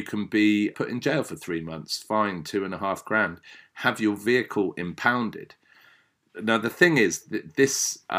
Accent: England, United Kingdom; And I say quite, it's just because I'm being English and moderating it, like very brutal.

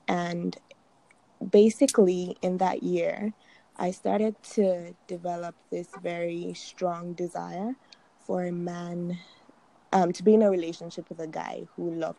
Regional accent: Nigeria; So I was born in the church. My dad is a pastor. And I'm Nigerian.

